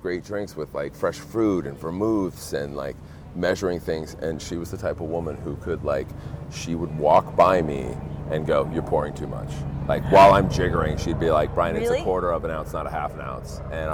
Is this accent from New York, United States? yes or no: yes; New York, United States; oh, you're from Philadelphia, I'm from New York. We're supposed to hate each other, but now we're in Hawaii, and it's like, yeah, we're East Coast people.